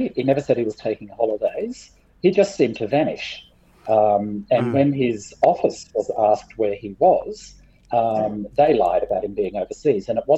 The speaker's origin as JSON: {"language": "English", "region": "Scotland", "country": "United Kingdom", "said": "I am a Scottish lord, yes."}